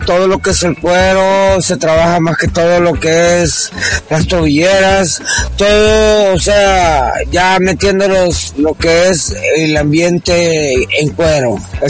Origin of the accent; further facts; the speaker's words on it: El Salvador; para todos los hermanos que somos salvadoreños